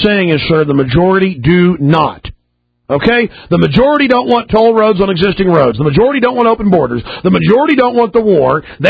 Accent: Texas, United States; Hey, man, listen to me. I'm from Texas. I'm a hillbilly.

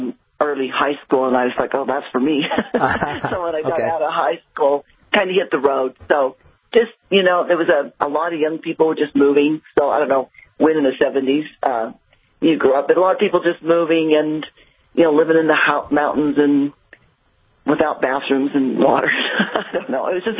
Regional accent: Idaho, United States; Idaho, mostly in Idaho. Yeah, mostly in Idaho.

